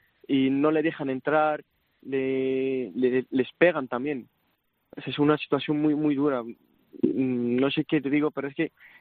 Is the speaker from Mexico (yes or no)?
no; Syria; Spanish is a second language; moved away; cuando era niño en Siria, antes de guerra, se pensaba, yo hacía teatro en Siria